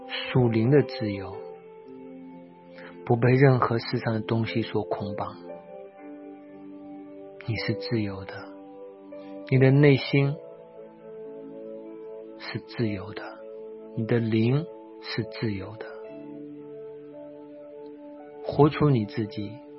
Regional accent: China; 我们中国人讲究四十不惑，五十知天命，六十而顺，七十随心所欲不逾矩。

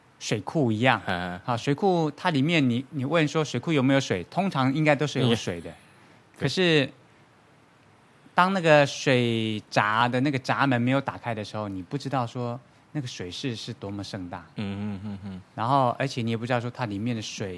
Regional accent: Yilan County, Taiwan; now in Taichung, Taiwan; 我是宜兰人，不过我后来因为工作的关系，所以我后来一直都在台中。

